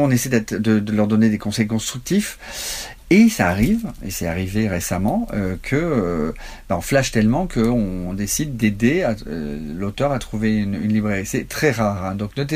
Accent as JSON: {"language": "French", "town": "Carqueiranne", "region": "Provence-Alpes-Côte d'Azur", "country": "France", "tie": "born or raised there", "said": "C'est que je m'installe dans mon village natal, et là, dans la même année, une librairie ouvre."}